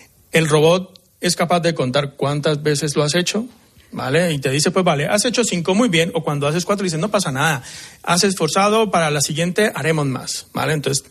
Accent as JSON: {"language": "Spanish", "country": "Colombia", "said": "yo soy de Colombia, vivo acá."}